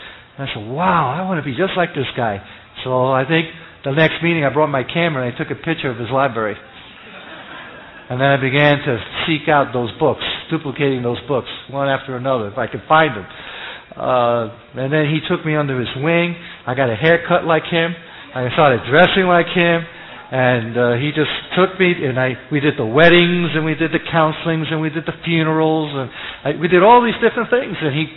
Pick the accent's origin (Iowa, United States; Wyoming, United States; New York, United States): New York, United States; Hey, I'm from New York.